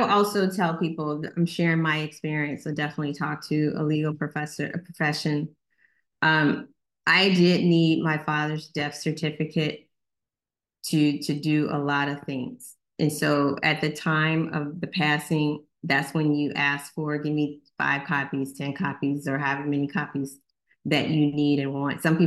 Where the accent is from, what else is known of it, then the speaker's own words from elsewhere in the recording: Mississippi, United States; I grew up in Mississippi. Most of my classmates either went to Alcorn or Jackson State or Tougaloo or Mississippi Valley State.